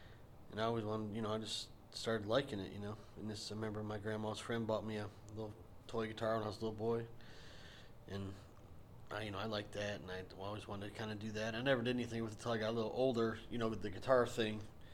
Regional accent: River Rouge, Michigan, United States; So, but we grew up in River Rouge.

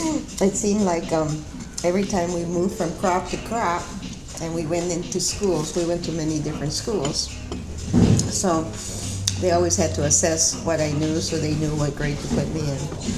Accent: Croswell, Michigan, United States; born there; I was born in November in a little town called Croswell. It's up in the Thumb.

